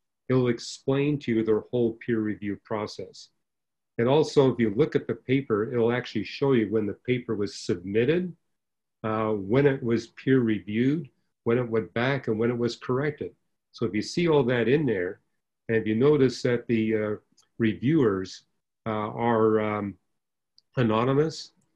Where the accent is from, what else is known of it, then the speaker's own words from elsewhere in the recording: Vancouver, British Columbia, Canada; Oh, that's my hometown.